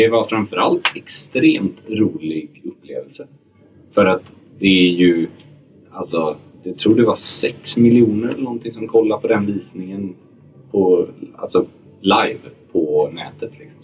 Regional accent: Gothenburg, Västra Götaland County, Sweden; moved away as an adult; now in Stockholm, Sweden; För när jag växte upp i Göteborg, innan jag flyttade till Stockholm.

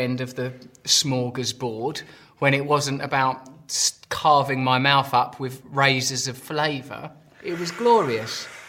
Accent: England, United Kingdom; but you have to remember I'm an Englishman. And to us, dignity is everything.

